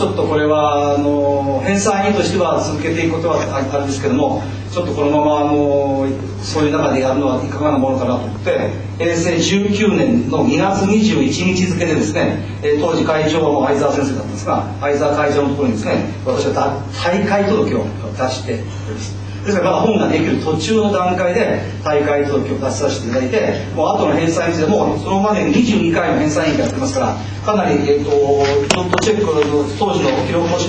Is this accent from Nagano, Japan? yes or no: yes; Nagano, Japan; 加藤淳二先生は私と同じ長野県の出身ですし、